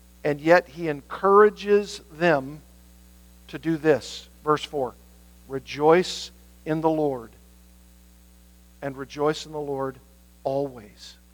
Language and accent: English; the South, United States; You as in, because I'm from the South, y'all. Y'all.